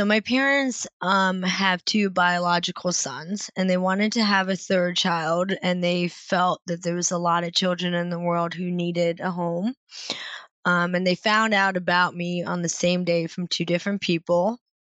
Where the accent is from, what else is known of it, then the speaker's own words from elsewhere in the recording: Tamil Nadu, India; born there; I was born in Tamil Nadu, which is southern India, in a very small area.